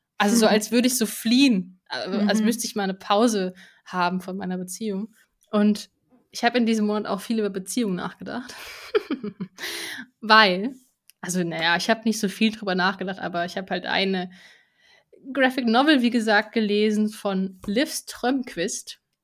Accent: Bavaria, Germany; Goldbach ist im Landkreis Aschaffenburg, wo ich herkomme.

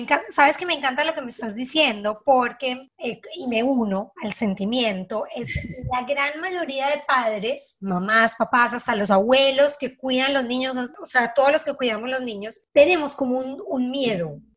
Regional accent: Colombia; Las dos somos colombianísimas. Bueno, yo soy bastante.

